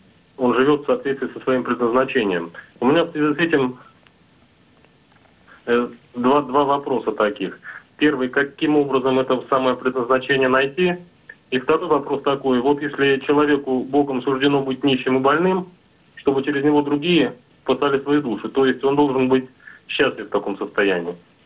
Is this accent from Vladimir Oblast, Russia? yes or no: yes; Vladimir, Vladimir Oblast, Russia; я из Владимира.